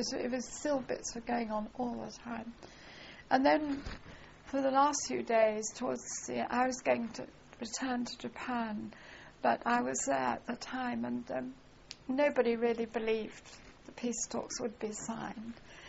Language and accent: English; South East England, United Kingdom; well, I come from Sussex